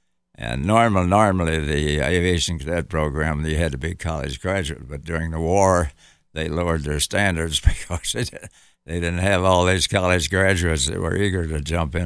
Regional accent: Lexington, Kentucky, United States; I did get a job in Lexington, Kentucky, where I'm from Lexington, actually.

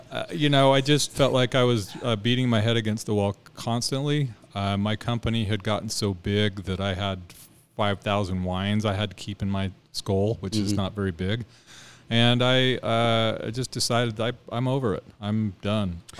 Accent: Utah, United States; I feel like I was born and raised in Utah, and I want to do this for the state of Utah.

